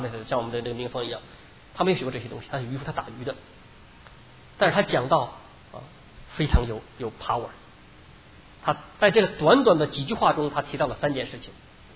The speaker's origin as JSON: {"language": "Chinese", "country": "China", "said": "只有到周朝我们中国人才有详细的文字记载"}